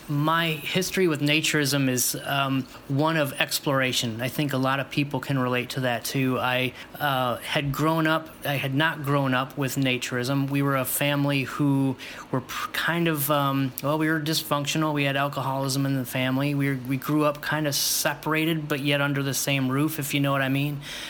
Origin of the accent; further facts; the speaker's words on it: Cleveland, Ohio, United States; also born or lived in Fort Lauderdale, Florida; When I was very young, my parents moved us up to the Cleveland, Ohio area, and that's where I did most of my growing up until I was in my early 20s